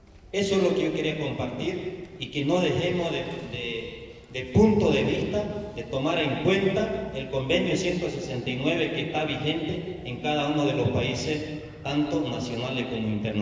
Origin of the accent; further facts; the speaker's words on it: Bolivia; Porque en este caso, en mi país, que es Bolivia